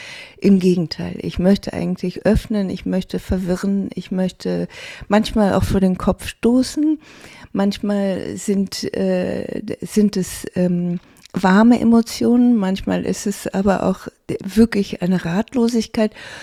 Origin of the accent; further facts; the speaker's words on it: Hamburg, Germany; Ich komme ja aus Hamburg, was eben eine Küstenstadt ist.